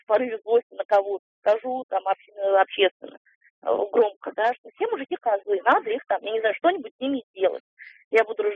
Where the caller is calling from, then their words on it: Moscow, Russia; я звоню вам из Москвы.